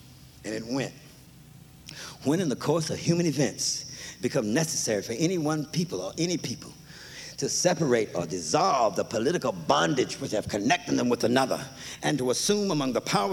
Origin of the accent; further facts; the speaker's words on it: Oakland, California, United States; We lived up in North Oakland. Merritt College is in North Oakland. We're four blocks from the Berkeley city limits in North Oakland.